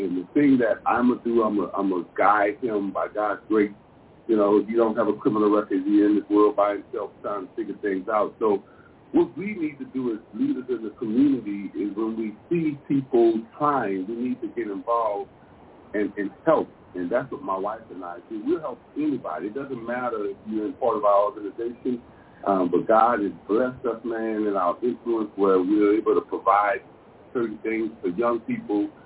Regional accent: New Orleans, Louisiana, United States; I'm actually from New Orleans.

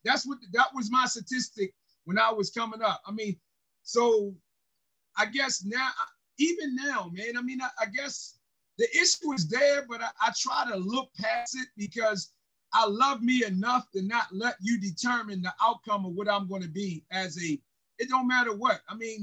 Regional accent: Baltimore, Maryland, United States; Well, I mean, I grew up in the city of Baltimore.

